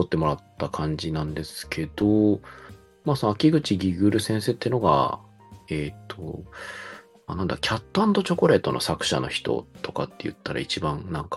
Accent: Osaka, Japan; まあ生まれも育ちも大阪ですね。

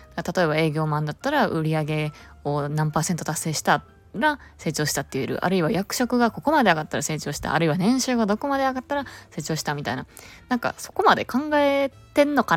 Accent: Osaka, Japan; moved away; 今一時帰国中でして、地元の大阪、実家ですね、に戻ってきてます。

